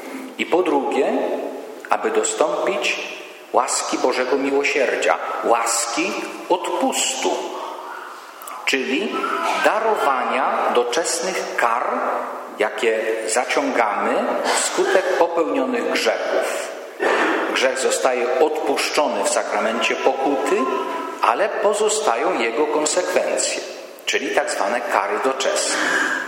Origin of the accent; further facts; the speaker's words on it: Świętokrzyskie Voivodeship, Poland; Ja też pochodzę z niewielkiej wiejskiej parafii nadwiślańskiej, 150 km stąd, w okolicach Połańca, Pacanowa